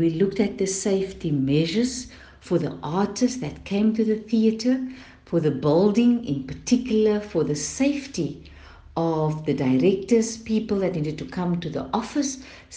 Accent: Wellington, Western Cape, South Africa; As a child, I can still remember my mother from Wellington, because I'm from Wellington, a rural town, a little bit, so 2 hours from Cape Town.

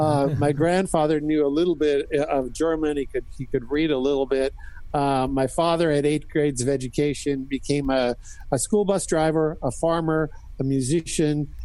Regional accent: Saskatchewan, Canada; I grew up in Saskatchewan, Canada. Matter of fact, I grew up about an hour from where Gordie Howe was born.

